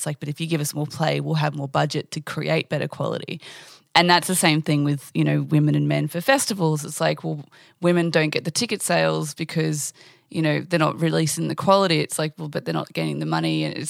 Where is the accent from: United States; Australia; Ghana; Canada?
Australia; We want to say we're Australian, they're Australian, their success is our success.